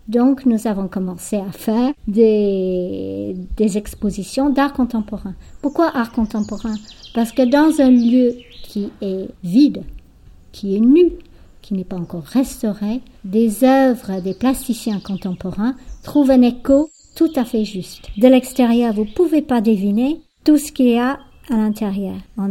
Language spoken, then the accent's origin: French; United Kingdom; accent: British; French is a second language; moi, avec mon accent britannique, que vous pouvez entendre